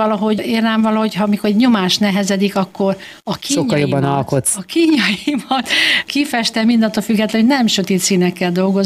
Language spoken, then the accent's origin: Hungarian; Great Hungarian Plain, Hungary; itt alföldi ember vagyok